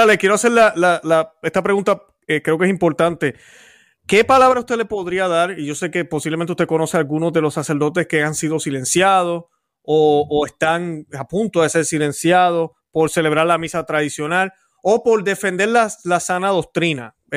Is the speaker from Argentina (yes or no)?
no; Puerto Rico; yo que soy puertorriqueño, conozco la situación.